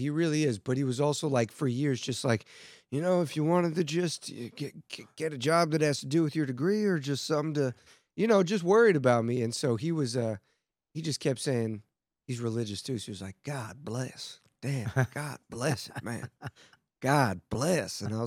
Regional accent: Atlanta, Georgia, United States; Dude, I'm like suburbs of Atlanta.

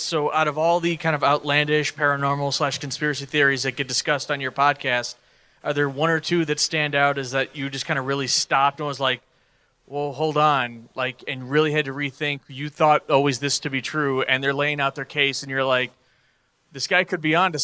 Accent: Warsaw, Indiana, United States; from Warsaw, Indiana.

